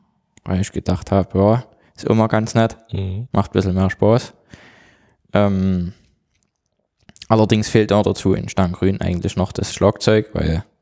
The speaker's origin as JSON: {"language": "German", "town": "Wolfersgrün", "region": "Saxony", "country": "Germany", "lives_now": "Obergrünitz, Germany", "said": "Ich komme aus, ursprünglich Wolfersgrün und aktuell wohne ich so ein bisschen in Obergrinitz."}